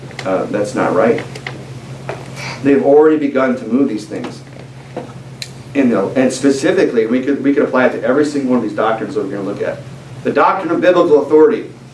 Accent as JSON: {"language": "English", "region": "South Dakota", "country": "United States", "tie": "born or raised there", "said": "I grew up in the Black Hills, about an hour away from Mount Rushmore."}